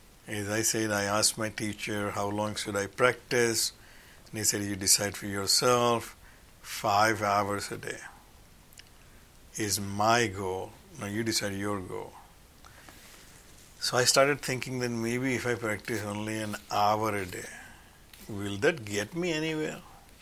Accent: India; born there; I am an Indian origin person. And in other words, I was born in India with Indian parents.

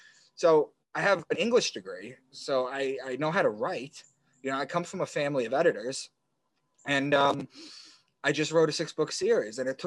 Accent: Long Island, New York, United States; moved away as an adult; now in Boston, United States; So I'm from Long Island, as I mentioned. I moved to Boston with an ex for a new job in 2013.

